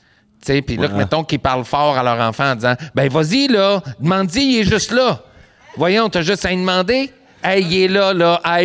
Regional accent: Quebec, Canada; tu sais, je viens de la Beauce

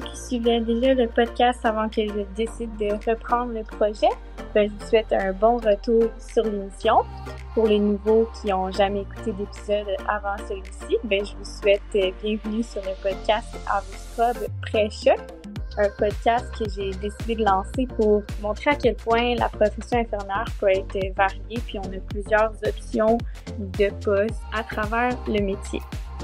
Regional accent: Quebec, Canada; moved away as an adult; ben moi, ça fait 9 mois que je suis partie du Québec, puis que je voyage à travers le monde.

